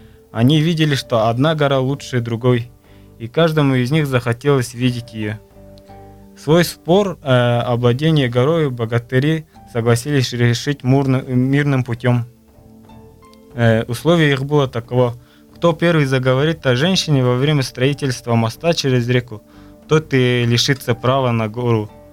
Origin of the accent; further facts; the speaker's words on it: Chaposh, Altai Krai, Russia; also born or lived in Ortolyk; я родился в Республике Алтай, в Кашагачинском районе, село Ортулых. Когда мне исполнилось, наверное, года два, мы переехали в Чемальский район, село Чапош. Там, ну, это более такой туристический район.